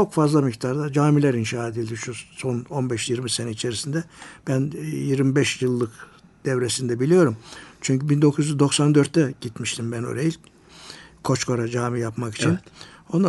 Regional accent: Silifke, Mersin, Turkey; Ben aslen Mersinliyim. Mersin Silifke'de doğdum.

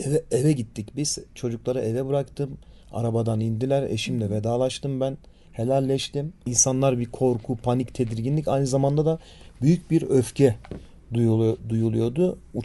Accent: Nizip, Gaziantep, Turkey; born there; now in Ankara, Turkey; Aslen Gaziantep Nizip doğumluyum. Ailem de orada ikamet ediyor.

